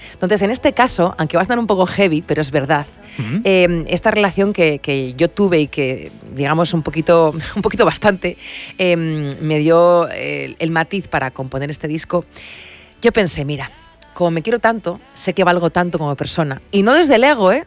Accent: Galdakao, Basque Country, Spain; hacía más de 20 años que no venía a las fiestas de mi pueblo, de Galdácao.

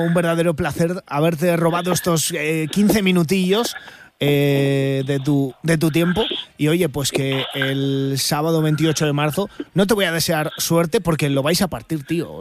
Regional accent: Bilbao, Basque Country, Spain; yo que soy bilbaíno de pura cepa

